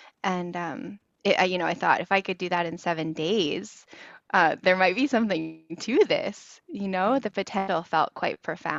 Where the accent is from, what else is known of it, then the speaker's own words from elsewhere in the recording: West Coast, United States; So I grew up here on the West Coast in the U.S.